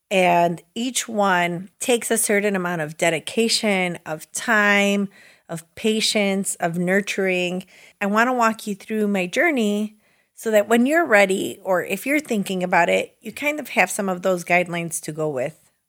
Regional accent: Guanacatlán, Mexico; I'm from Guanacatlán, so I like that.

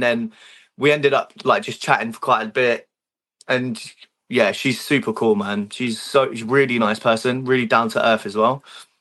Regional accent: Liverpool, North West England, United Kingdom; I grew up in Liverpool. My mum's from Liverpool.

